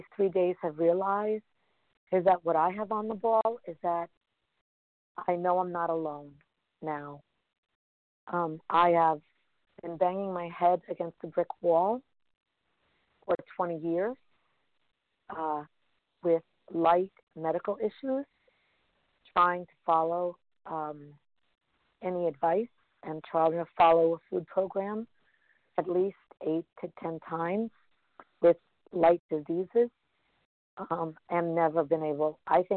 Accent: Brooklyn, New York, United States; I'm from Brooklyn, temporarily living in Vermont for a few months.

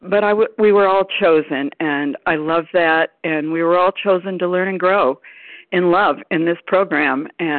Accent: Arizona, United States; I'm from Arizona.

